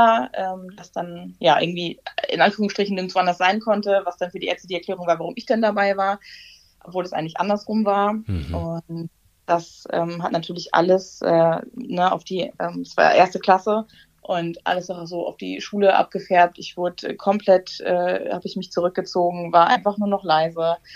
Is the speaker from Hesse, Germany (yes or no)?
no; Schleswig-Holstein, Germany; bin 27 Jahre alt und komme aus Schleswig-Holstein in der Nähe von Hamburg.